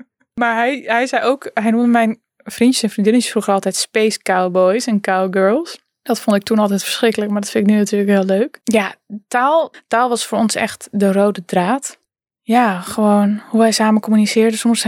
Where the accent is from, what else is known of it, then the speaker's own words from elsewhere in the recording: Friesland, Netherlands; Ik ben opgegroeid in Friesland.